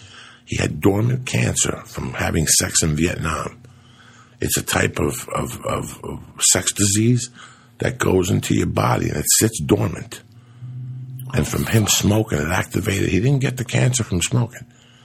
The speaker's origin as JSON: {"language": "English", "region": "New Jersey", "country": "United States", "tie": "born or raised there", "said": "He's from my hometown in Jersey."}